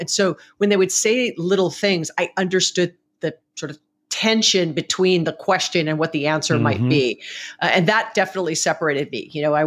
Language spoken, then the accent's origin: English; Hawaii, United States; So I was born and raised in Hawaii